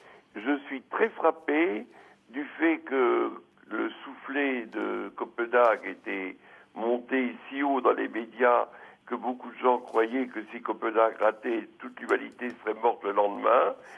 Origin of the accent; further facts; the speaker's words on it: Grand Est, France; Je suis lorrain, l'hiver lorrain est considéré comme quasiment sibérien.